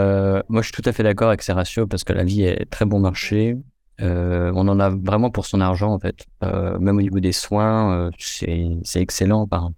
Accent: France; alors je sais pas si c'est moi personnellement ou c'est en tant que français ou en tant qu'occidental

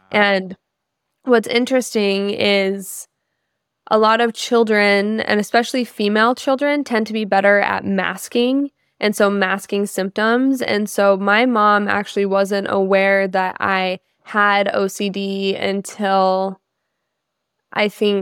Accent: Salt Lake City, Utah, United States; also born or lived in Riverton, Wyoming / Montana; So I was born in Riverton, Wyoming, but when I was like very young, my mom moved to Salt Lake City, Utah. And so I was really raised in the mountains of Salt Lake City from 0 to 26.

